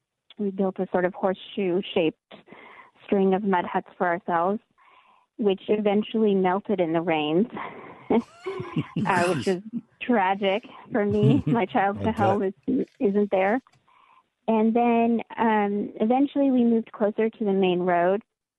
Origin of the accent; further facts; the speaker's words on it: Mali; I grew up in Mali, West Africa, which is most of Mali is Sahara Desert.